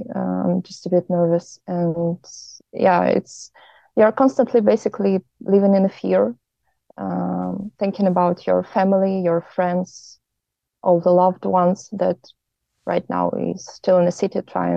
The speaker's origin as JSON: {"language": "English", "town": "Odesa", "region": "Odesa Oblast", "country": "Ukraine", "said": "Originally, I'm from Odessa, Ukraine. It's a beautiful city near the sea, and right now my family is back in Ukraine. I'm here all alone"}